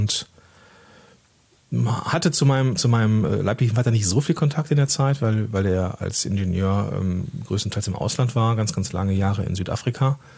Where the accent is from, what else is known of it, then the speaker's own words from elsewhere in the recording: Moers, North Rhine-Westphalia, Germany; born there; Ich bin geboren worden in Moers am Niederrhein, einem Zweistromland. Niederrhein und also Rhein und Ruhr, das ist so meine Hood. Und geboren Anfang der 80er Jahre, 1981 im April